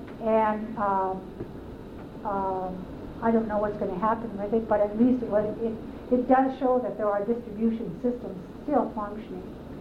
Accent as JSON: {"language": "English", "town": "Haines", "region": "Alaska", "country": "United States", "tie": "born or raised there", "moved": "as an adult", "said": "I grew up in the Southeast. I'm from Haines. I'm from Klukwan. I'm Shungo Kwedi is my clan. I lived in Southeast until 10 years ago."}